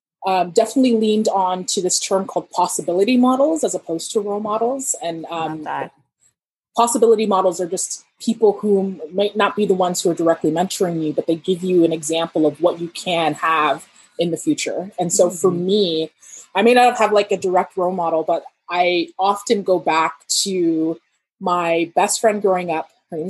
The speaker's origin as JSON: {"language": "English", "town": "Malton", "region": "Ontario", "country": "Canada", "tie": "born or raised there", "said": "Yeah, I was born in Malton."}